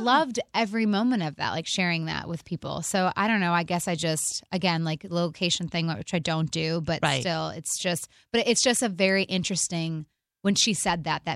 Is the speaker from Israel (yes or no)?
no; Michigan, United States; I forget that we're from Michigan.